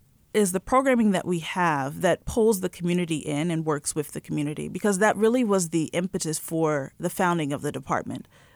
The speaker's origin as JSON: {"language": "English", "region": "New York", "country": "United States", "tie": "born or raised there", "also_born_or_lived": "Pittsburgh", "said": "I'm not originally from Pittsburgh. I'm actually from the South Bronx in New York. And I grew up in the housing projects in the South Bronx and ended up being the first in my family to go to college."}